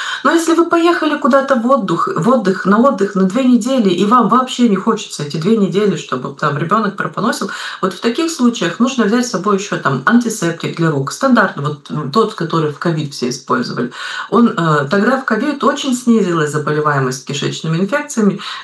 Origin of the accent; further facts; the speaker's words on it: Kazakhstan; я из Казахстана